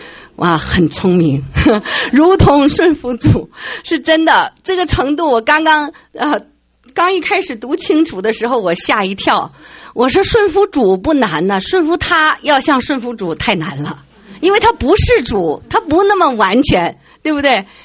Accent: China; 我也是从国内来的

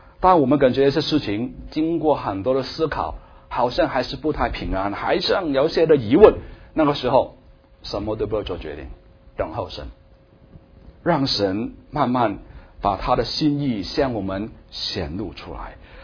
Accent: Hong Kong; now in United States; 我是香港来的，所以听到我香港的口腔香港是相反所以很久没有回去香港

